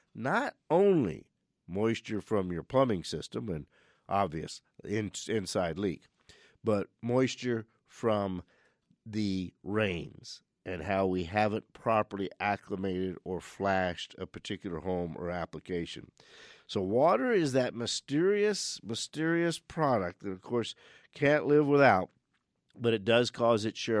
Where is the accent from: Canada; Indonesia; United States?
United States; Louisiana; now in Phoenix, United States; it's the area of the country we're originally from. We're from South Louisiana. We've landed in Phoenix in 1965.